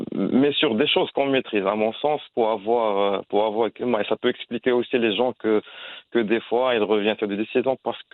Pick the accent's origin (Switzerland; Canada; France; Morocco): Morocco; Agadir, Souss-Massa; moi, je suis natif d'Agadir, donc pour moi, Agadir, ils sont connus pour le climat.